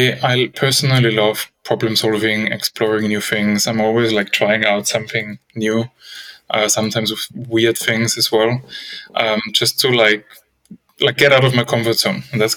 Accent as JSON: {"language": "English", "country": "Austria", "also_born_or_lived": "Gothenburg, Sweden", "second_language": "English", "lives_now": "Sweden", "said": "Like you said, I'm originally from Austria. So a little bit myself in Europe, but I spent a good decade in Sweden, in Gothenburg."}